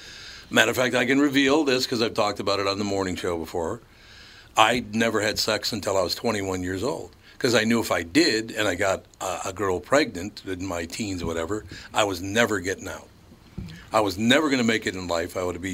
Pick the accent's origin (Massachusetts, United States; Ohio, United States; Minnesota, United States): Minnesota, United States; Minneapolis; I grew up in North Minneapolis. There's so many people I know.